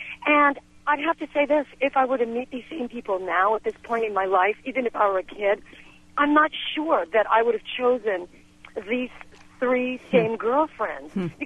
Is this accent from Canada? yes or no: yes; Montreal, Quebec, Canada; I'm 54 years old. I was raised in Montreal, Canada. And we were all kind of thrown together. All of us were the children of immigrants. And my three best friends were from Egypt. They were Jewish people, and my parents were Holocaust survivors.